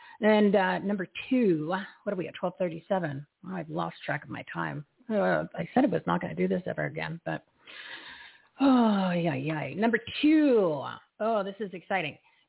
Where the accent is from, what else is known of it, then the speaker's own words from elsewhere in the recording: New Jersey, United States; I'm from New Jersey, so I was like, oh, he's one of me. He's one of my peeps from the tri-state area.